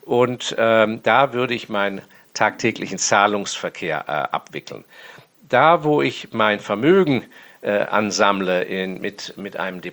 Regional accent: Hong Kong; dass ich in meiner Jugend in Hongkong aufgewachsen bin, weil mein Vater da auf Posten war.

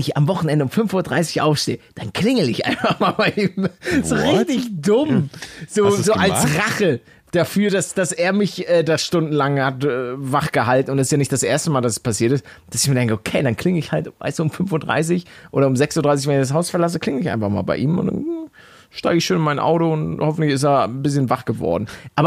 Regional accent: Northern Germany, Germany; Ich komme aus dem Norden, ganz ehrlich.

